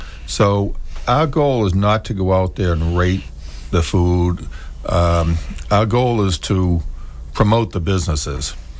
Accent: North Quincy, Massachusetts, United States; and I grew up in North Quincy

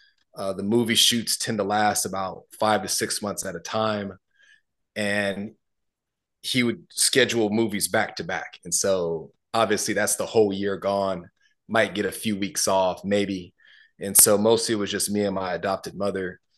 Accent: Los Angeles, California, United States; It was an interesting dynamic growing up in Los Angeles. I ended up in the foster system.

